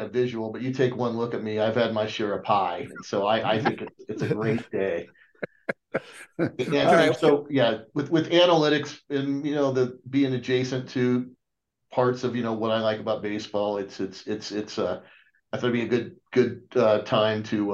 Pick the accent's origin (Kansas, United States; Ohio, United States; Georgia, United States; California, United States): Ohio, United States; Cincinnati; now in Denver, United States; So I grew up in Cincinnati most of my childhood, and I've lived in Metro Denver most of my adult life.